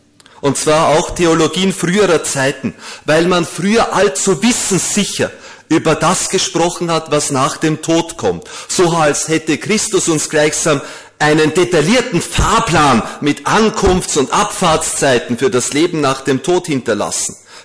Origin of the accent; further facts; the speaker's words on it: Vienna, Austria; In Wien, wir Wiener, ich bin ein gebürtiger Wiener, also wir haben ja gewisse katholische Merkmale